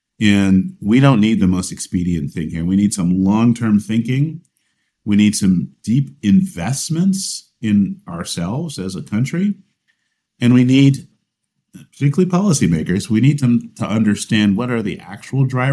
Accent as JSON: {"language": "English", "region": "California", "country": "United States", "said": "I'm from California. That means I'm from the future."}